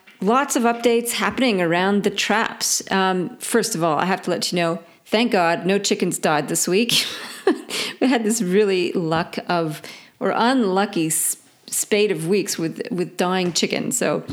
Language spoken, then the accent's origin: English; Canada; accent: Canadian; now in Australia; Now, I know my Canadian accent doesn't do it justice, but that's the expression I learned last week from a group.